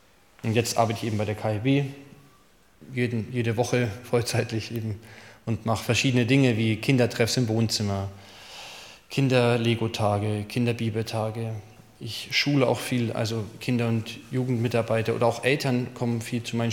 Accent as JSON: {"language": "German", "town": "Creußen", "region": "Bavaria", "country": "Germany", "said": "ich komme aus der Nähe von Bayreuth. Kreußen würde jetzt keinem wahrscheinlich was sagen."}